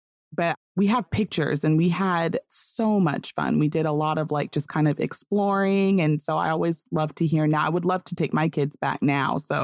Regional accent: Georgia, United States; also born or lived in Texas; And I'm from Georgia. So, well, Texas technically, but that's military. So it's, again, whole different conversation. But grew up mostly in Georgia where it's normally pretty mild.

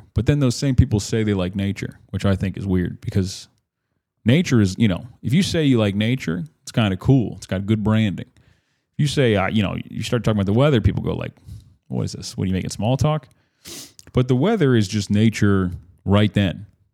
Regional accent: Florida, United States; I grew up in Florida, a little bit north of that. But it was nice to be home.

